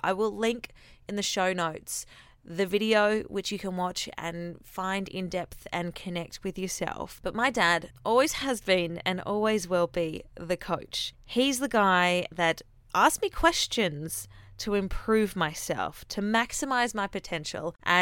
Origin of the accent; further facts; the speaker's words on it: Australia; I'm Aussie